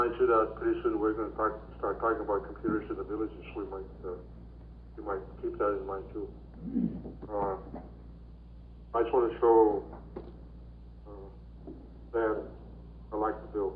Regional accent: Tununak, Alaska, United States; now in Bethel, United States; I am originally from Tunuanik, but I'm now living in Bethel, working here.

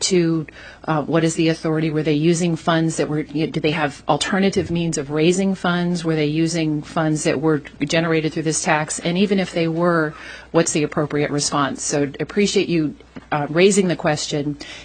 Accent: Fairbanks, Alaska, United States; I was raised in Fairbanks, went through the school system there, and have worked and lived throughout the state, with the last 20 or so years being in Southeast.

